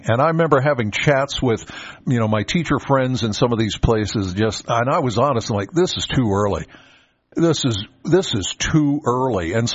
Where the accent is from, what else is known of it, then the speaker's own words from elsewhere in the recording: Penns Valley, Pennsylvania, United States; I'm from Penns Valley.